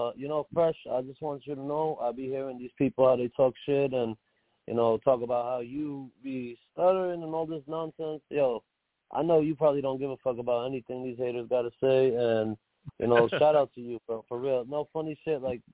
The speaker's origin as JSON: {"language": "English", "town": "Brooklyn", "region": "New York", "country": "United States", "said": "I'm from Brooklyn."}